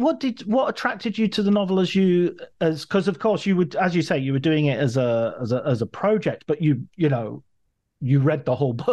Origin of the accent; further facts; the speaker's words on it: North West England, United Kingdom; growing up in Cumbria